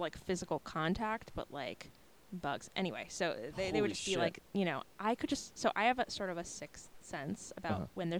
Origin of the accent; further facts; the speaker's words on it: New York City, New York, United States; So I grew up in New York, and in New York City, there's this bug that doesn't exist outside of New York